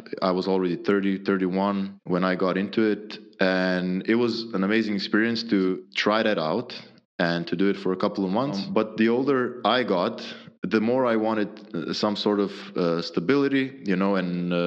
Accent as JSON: {"language": "English", "country": "Croatia", "tie": "born or raised there", "also_born_or_lived": "Zagreb / Ireland", "second_language": "English", "moved": "as an adult", "said": "So I was born and raised in Croatia in a small town. Then after college, I moved to Zagreb, so the capital of the country. I worked there for a while. And then after that first job, I moved to Ireland."}